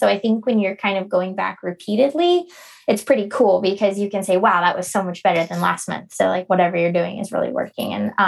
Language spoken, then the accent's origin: English; Park City, Utah, United States; I go back to Park City, quite a bit. It's my hometown, which is awesome.